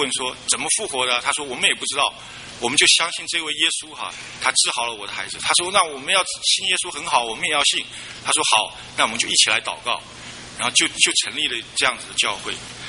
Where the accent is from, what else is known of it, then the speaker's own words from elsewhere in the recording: Dezhou, Shandong, China; 就经过了德州，是我的故乡，就停了2分钟